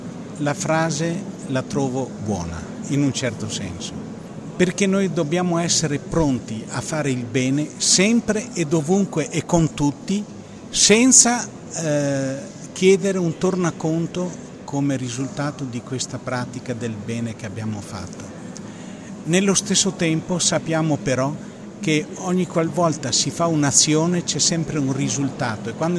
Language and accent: Italian; Nazareth, Northern District, Israel; io sono di Nazareth e Firenze è gemellata con Nazareth